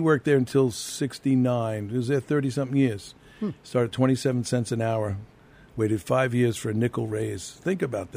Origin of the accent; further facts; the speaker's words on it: Sag Harbor, New York, United States; I grew up on High Street, yeah, close to the village, yes.